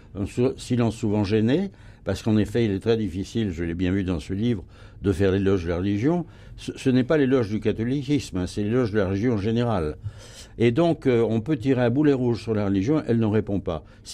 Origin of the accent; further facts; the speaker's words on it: France; Parce que nous sommes français